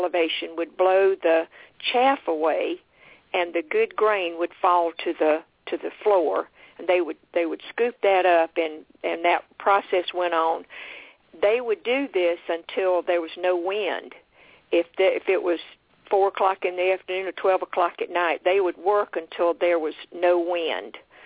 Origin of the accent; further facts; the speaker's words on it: Florence, South Carolina, United States; My dad worked on the railroad. I'm from Florence, South Carolina.